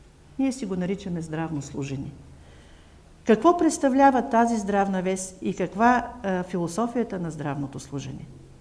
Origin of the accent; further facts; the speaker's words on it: Silistra, Silistra Province, Bulgaria; moved away as an adult; now in Varna, Bulgaria; Аз съм силистренка. И винаги идвам с голямо вълнение тук, защото най-хубавите ми детските години, до 18 години, са минали в този град.